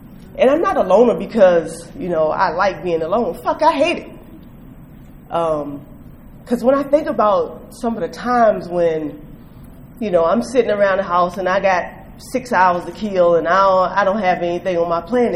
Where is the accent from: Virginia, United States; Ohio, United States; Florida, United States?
Virginia, United States; Alexandria; also born or lived in Washington, D.C.; I went back home. I'm from Alexandria, Virginia. So, and even though I lived in D.C., you know, it's nothing like home.